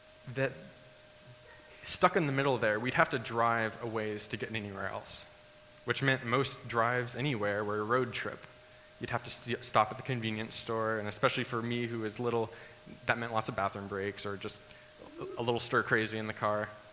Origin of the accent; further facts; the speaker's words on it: Industry, Illinois, United States; also born or lived in Texas, United States; I actually was born in Illinois. I was born in this little tiny town and grew up in this place called Industry. It was not industrial.